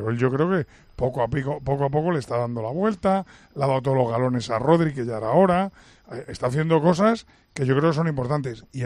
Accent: Córdoba, Andalusia, Spain; Hombre, la gracia es que en mi pueblo, en Córdoba, haya un tío

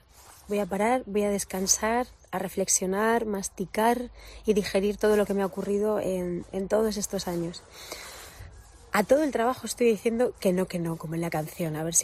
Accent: Letur, Castilla-La Mancha, Spain; Hemos creado un festival contra la despoblación rural en mi pueblo, en Letur.

